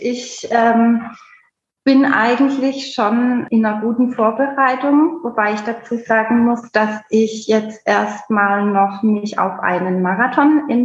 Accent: Heilbronn, Baden-Württemberg, Germany; Also, ich komme aus dem schönen Heilbronn

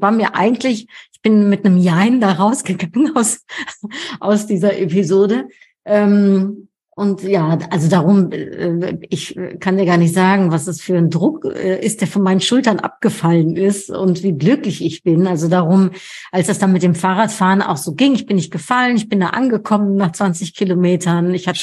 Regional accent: Netherlands; German is a second language; für mich perfekt als Holländerin, alles schön gerade.

